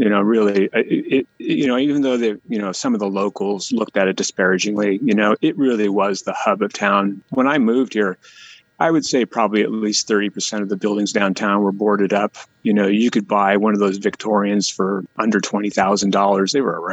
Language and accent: English; Port Angeles, Washington, United States; Yeah, I was born in Port Angeles and graduated from high school in Port Angeles.